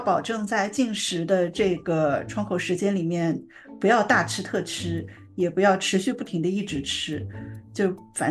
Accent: China; 还有就是我们中国人长辈特别喜欢跟你说，千万不能不吃早餐

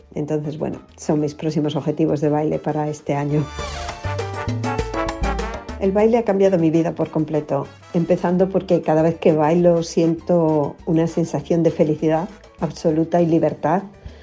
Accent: Spain; soy española.

